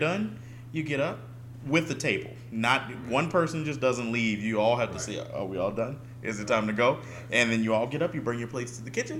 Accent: United States; The owner is, you know, because we're American, so they're like, hey, you know, we're popular all of a sudden, you know?

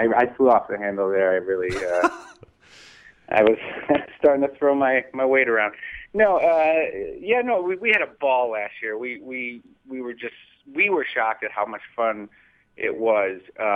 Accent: Chicago, Illinois, United States; We did CIF, which is the Chicago Improv Festival. That's back in my hometown.

